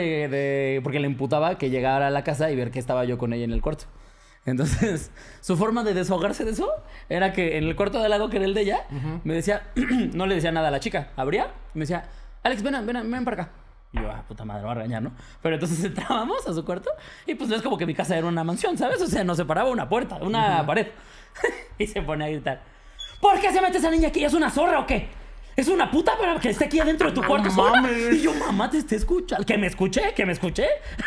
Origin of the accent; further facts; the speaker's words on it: Atlixco, Puebla, Mexico; Sucedió cuando yo tenía 17 años y vivía en casa con mi familia. Todo esto en mi pueblito, Atlixco, Puebla.